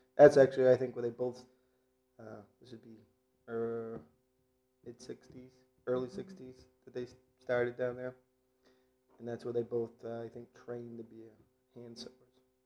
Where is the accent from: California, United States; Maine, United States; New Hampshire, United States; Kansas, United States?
Maine, United States; Lewiston; I was born in St. Mary's Hospital, Lewiston, Maine, 1970, July 13th.